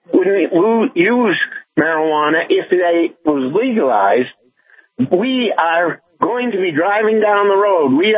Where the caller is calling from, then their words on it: Alamogordo, New Mexico, United States; I'm calling from Alamogordo, New Mexico